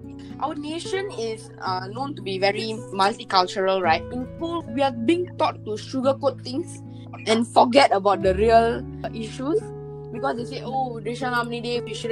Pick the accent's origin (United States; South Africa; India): India; accent: Indian; up a fake accent just to get away from people who are going to be attacking me just for speaking my Indian accent.